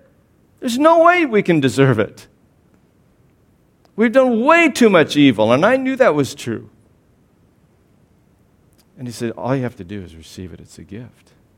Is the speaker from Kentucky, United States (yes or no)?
no; Iowa, United States; I grew up in Eastern Iowa, like I said, I came to Iowa State University